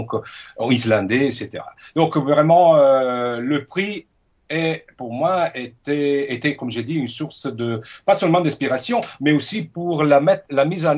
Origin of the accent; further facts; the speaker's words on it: Italy; French is a second language; now in Belgium; ma famille est multilingue parce que bon, moi, je suis italien, ma femme est allemande. Nos trois enfants sont nés en Belgique, toujours été à l'école francophone, donc d'un coup, nos conversations se passent en trois langues.